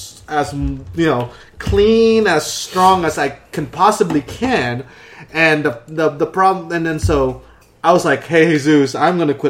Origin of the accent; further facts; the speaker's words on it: Philippines; I'm Asian. I'm Filipino, so a lot of like.